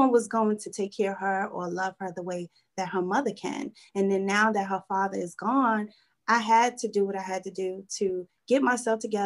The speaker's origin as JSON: {"language": "English", "town": "Brooklyn", "region": "New York", "country": "United States", "tie": "born or raised there", "said": "Growing up in Brooklyn was great. You know, it's a huge difference from now."}